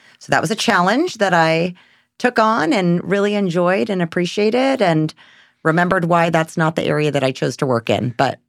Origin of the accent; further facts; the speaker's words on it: California, United States; now in San Diego, United States; Yeah, I grew up in Orange County and moved down here to get my undergrad at San Diego State.